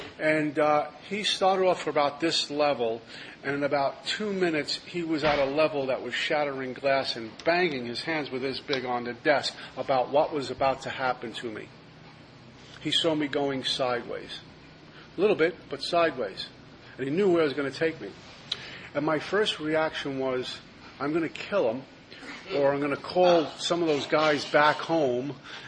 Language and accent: English; Brooklyn, New York, United States; I'm a kid from Brooklyn. What am I doing in Iceland or Sweden?